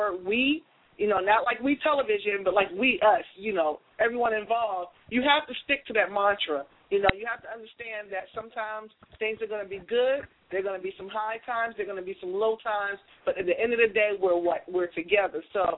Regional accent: Jamaica; I'm Jamaican.

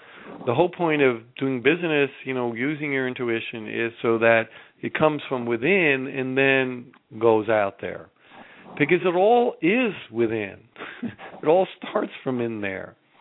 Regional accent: New York City, New York, United States; I'm from New York City, so I say the yo deal here.

